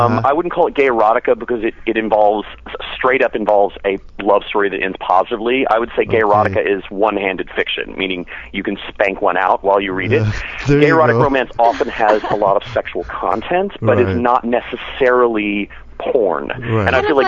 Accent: Texas, United States; moved away as an adult; also born or lived in London; now in Manhattan, United States; No, I grew up in Texas, in deep, deep, deep in the anus of Red State, Texas. And I moved up here to go to school about 25 years ago and just never left.

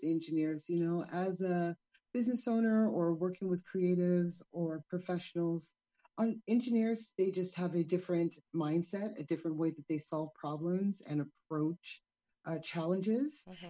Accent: Sacramento, California, United States; now in Los Angeles, United States; I'm from the beautiful capital of California called Sacramento.

